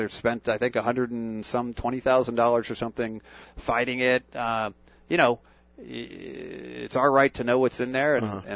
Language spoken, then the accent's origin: English; Tucson, Arizona, United States; now in Phoenix, United States; I grew up in Tucson. I live in Phoenix now.